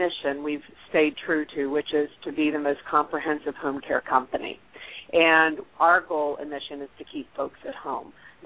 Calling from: Cincinnati, Ohio, United States; Actually, I'm in Cincinnati, Ohio, which is where our corporate office is.

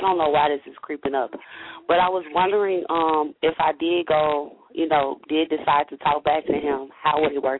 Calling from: Chicago, Illinois, United States; I'm calling from Chicago.

